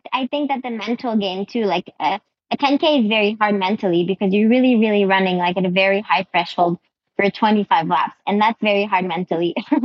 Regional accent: Bedford, Quebec, Canada; Yeah, so I grew up in the Eastern Townships in a small town called Bedford.

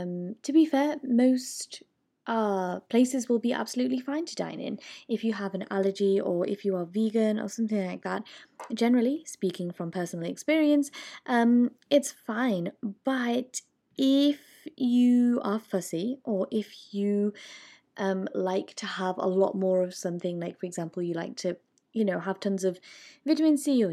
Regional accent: United Kingdom; moved away; Obviously, I'm British, so I've been out of the country for a while

